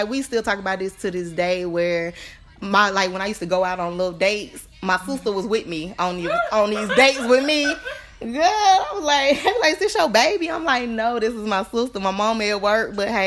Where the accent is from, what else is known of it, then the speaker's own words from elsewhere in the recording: Birmingham, Alabama, United States; Well, I was raised here in Birmingham.